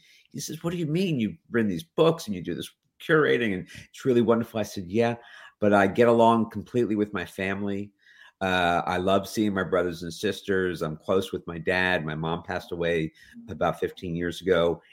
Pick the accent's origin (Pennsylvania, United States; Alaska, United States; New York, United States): Pennsylvania, United States; Harrisburg; Don't hold it against me, Harrisburg, Pennsylvania.